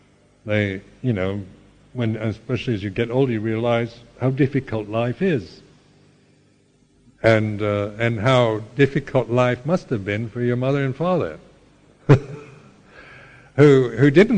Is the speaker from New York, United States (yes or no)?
no; Seattle, Washington, United States; being born in on the West Coast, nice place like Seattle, you know, a pleasant enough place to live and grow up